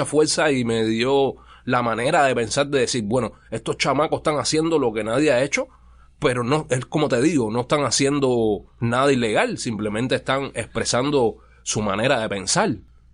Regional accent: Havana, Cuba; soy negro cubano de La Habana Vieja, del barrio turístico, zona turística, e incluso viviendo más de 20 años prácticamente en La Habana

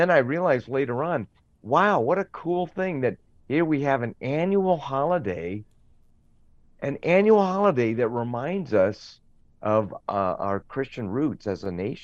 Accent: Evanston, Illinois, United States; Evanston, Illinois is the first suburb of north of Chicago. And that's where I was born. I was born in Evanston.

